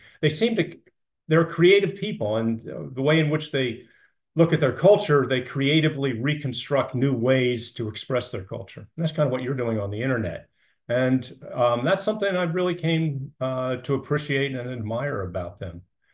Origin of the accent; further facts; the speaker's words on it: Philadelphia, Pennsylvania, United States; growing up in Philadelphia, I had no interest, no appreciation.